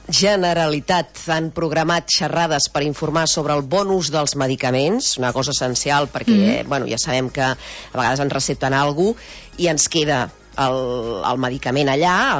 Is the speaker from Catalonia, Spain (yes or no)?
yes; Barcelona, Catalonia, Spain; Jo vinc de Barcelona i allà no necessites el cotxe per res